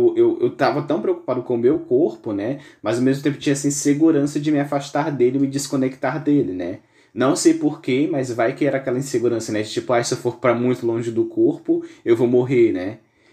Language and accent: Portuguese; Northeast Region, Brazil; era lá no Nordeste, porque eu sou nordestino, né? O sol tende a ser muito forte, digamos assim, principalmente na parte da tarde, né? Praticamente onde eu moro não tem inverno